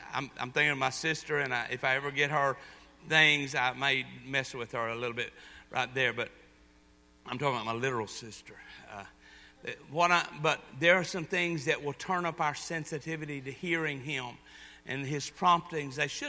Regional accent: Texas, United States; I am actually from McLennan County in Texas. For anybody that wanted to know, I'm not from the backwoods of Georgia somewhere in the boonies.

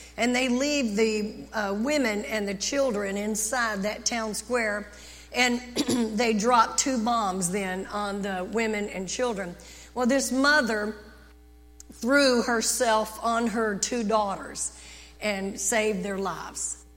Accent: Texas, United States; I mean, we're from Texas. Yes, we've been thirsty. It gets hot and we get thirsty.

